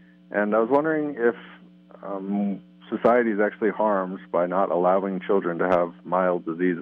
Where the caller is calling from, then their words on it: Arizona, United States; Hi, I'm from Arizona, and my question is about childhood illnesses.